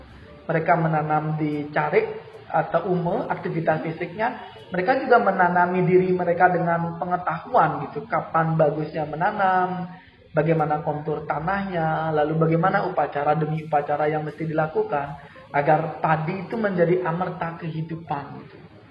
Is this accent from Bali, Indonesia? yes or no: yes; Bali, Indonesia; semoga saja kita sebagai warga Bali ingat jati diri kita, eling gitu